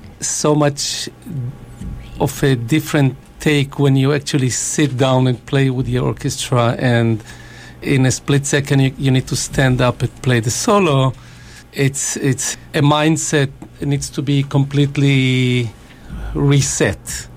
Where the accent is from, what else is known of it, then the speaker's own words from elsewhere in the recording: Israel; Growing up in Israel, some of you might know that life in Israel is a little bit uptight.